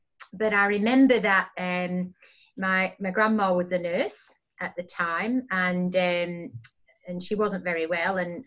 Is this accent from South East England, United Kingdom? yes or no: no; Clitheroe, North West England, United Kingdom; born there; I was born in Bramley Mead in Clitheroe in Lancashire in the UK, and it was a maternity home, and it was this beautiful Victorian house